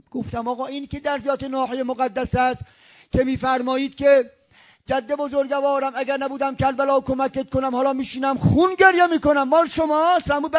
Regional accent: Rasht, Gilan, Iran; من بچه رشتم

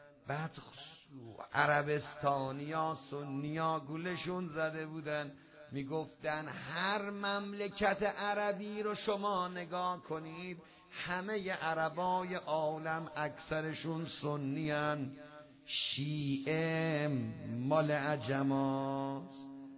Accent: Iran; ما ایرانی هستیم.

